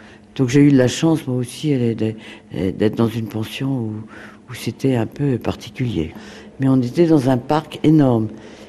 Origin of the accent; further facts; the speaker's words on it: France; born there; also born or lived in Vietnam / Cambodia; moi je suis née en France, et puis après on est reparti en 45.